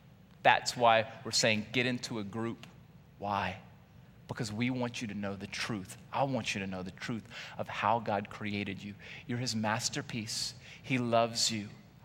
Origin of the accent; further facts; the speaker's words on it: Louisiana, United States; you grew up in Cajun land, I grew up more Cajun land than Lake Charles.